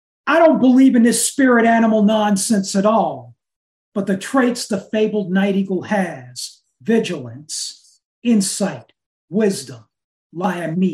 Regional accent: Oakland, California, United States; from Oakland, California, USA, traditional land of the Ohlone Nation

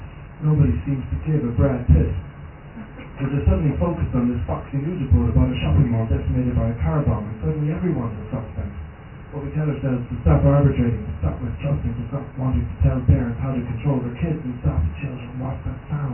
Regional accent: Cork, Munster, Ireland; I've never read in Cork before. I've read in everywhere. But I'm from Cork, and I'm humbled to be here tonight.

